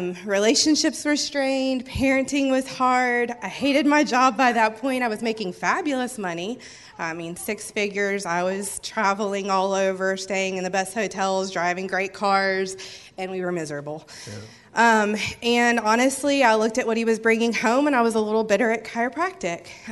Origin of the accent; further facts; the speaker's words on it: Florida, United States; now in Oxford, United States; We are originally from Florida, but we have relocated to Oxford, Alabama. We've been there for almost 4 years, and we've been in practice 3 years as of March.